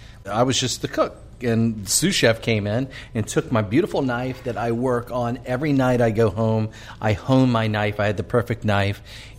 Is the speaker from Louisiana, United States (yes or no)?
yes; Slidell, Louisiana, United States; I grew up just admiring these great restaurants of New Orleans. I thought to be a chef in my hometown, I mean, my hometown's actually Slidell.